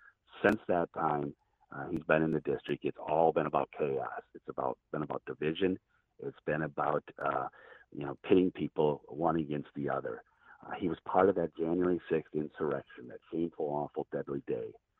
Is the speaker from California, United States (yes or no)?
no; Wisconsin, United States; I was raised in Western and Central Wisconsin. I was raised on a family dairy farm in Northern La Crosse County.